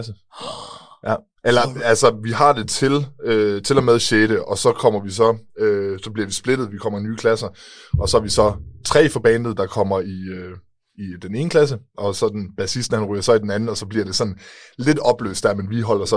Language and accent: Danish; Kolding, Region of Southern Denmark, Denmark; Jamen, jeg er født og opvokset i Kolding.